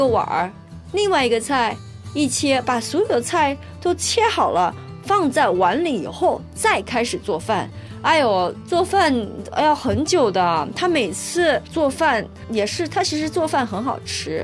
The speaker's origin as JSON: {"language": "Chinese", "country": "China", "tie": "born or raised there", "moved": "as an adult", "lives_now": "United States", "said": "我是在中国出生长大，然后在美国来上的研究生，然后工作。"}